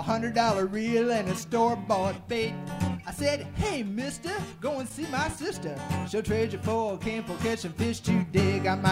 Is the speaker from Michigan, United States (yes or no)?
no; Ohio, United States; born there; now in Stuart, United States; Well, I wasn't lucky enough to be born a Florida cracker. I was born up in Ohio.